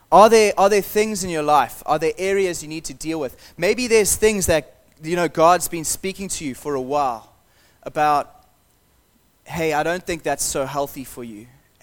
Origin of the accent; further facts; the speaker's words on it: Zimbabwe; it was quite difficult growing up in Zimbabwe and we went through some tough times